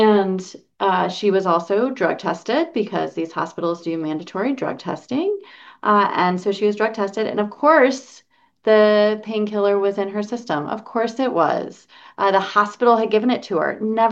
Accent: Indiana, United States; I'm married to another woman in my home state of Indiana

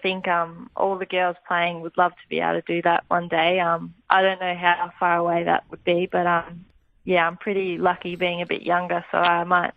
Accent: Wangaratta, Victoria, Australia; I grew up in Wang, and I've got two brothers

